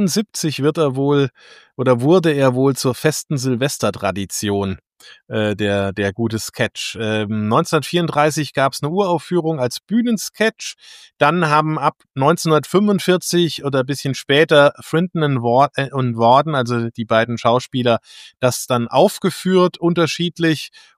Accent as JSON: {"language": "German", "region": "Saarland", "country": "Germany", "tie": "born or raised there", "said": "aus meiner Heimat, dem Saarland"}